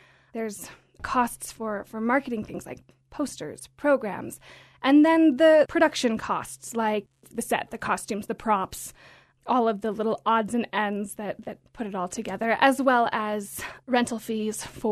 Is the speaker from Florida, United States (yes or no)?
no; Laramie, Wyoming, United States; So I was born and raised in Laramie. I grew up here, and I always enjoyed theater from a very young age.